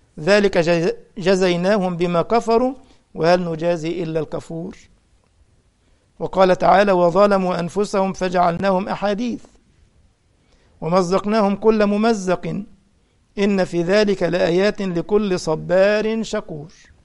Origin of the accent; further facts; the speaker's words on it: Egypt; لا تقصد كلمة دارجة عندنا في مصر يقال للمتشدد مثلا أنت حنبلي